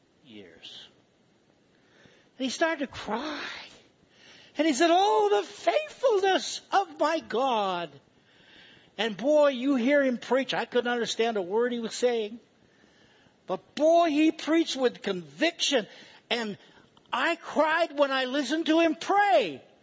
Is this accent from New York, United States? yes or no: yes; New York, United States; I'm a New Yorker, please understand that.